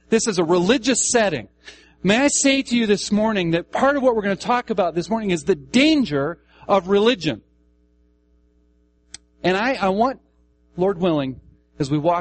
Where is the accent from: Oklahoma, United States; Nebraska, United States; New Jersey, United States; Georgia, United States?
Nebraska, United States; Omaha; also born or lived in Tracy, Minnesota; You know, I grew up in Omaha, but we moved from Omaha to this little town in southwestern Minnesota by the name of Tracy, Minnesota.